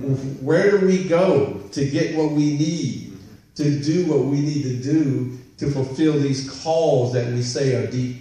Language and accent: English; North Carolina, United States; Most of you know I'm from North Carolina, rural area in North Carolina.